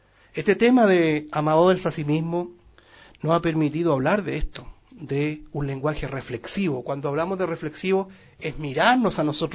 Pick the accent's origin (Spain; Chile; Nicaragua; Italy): Chile; Nosotros como chilenos tenemos algunos ejemplos.